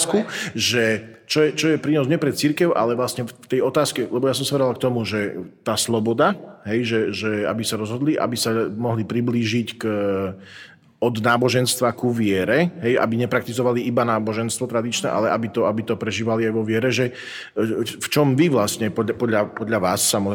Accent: Michalovce, Košice Region, Slovakia; ja som mal veľmi živý kontakt so Salesiánmi v Michalovciach, odkiaľ pochádzam.

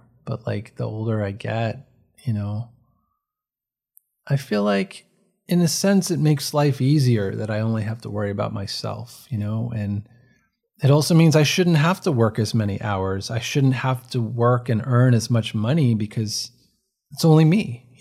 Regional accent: New York, United States; leaving New York was a big part of my identity shift, because I think in a lot of ways I am a New Yorker, but in a lot of other ways I'm not.

